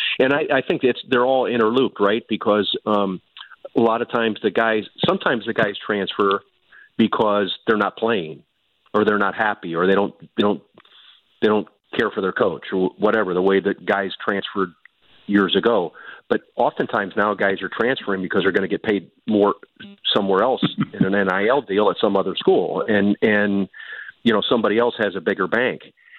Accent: Iowa, United States; I'm originally from Iowa

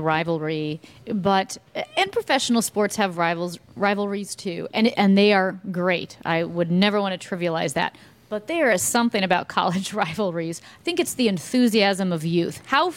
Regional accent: St. Louis, Missouri, United States; I'm from St. Louis. So many of my friends went to SLU.

